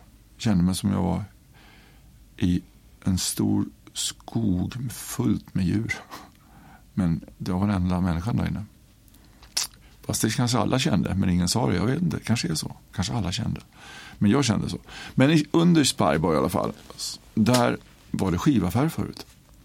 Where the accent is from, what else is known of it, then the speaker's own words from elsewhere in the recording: Stockholm, Stockholm County, Sweden; jag var bortskämd unge från Stockholm kan man säga, jag bodde i Kalmar då